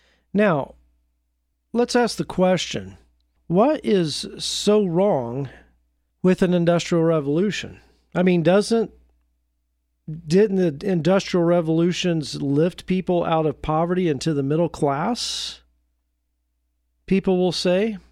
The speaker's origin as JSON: {"language": "English", "region": "Indiana", "country": "United States", "tie": "born or raised there", "lives_now": "Portland, United States", "said": "I know in my hometown in Indiana, throughout what's called the Rust Belt in the upper Midwest, you see all these abandoned factories"}